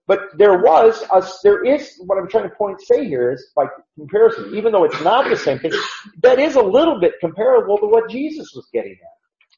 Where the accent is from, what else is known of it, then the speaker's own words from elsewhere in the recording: Iowa, United States; my first time I listened to Dave speak when I was growing up in Iowa